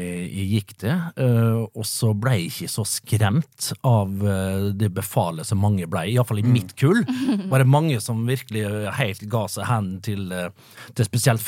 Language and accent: Norwegian; Vestnes, Møre og Romsdal, Norway; Vi velger å kalle det heime for Romsdal, det jo regionen jeg kommer fra. Jeg kommer jo fra nabokommunen Vestnes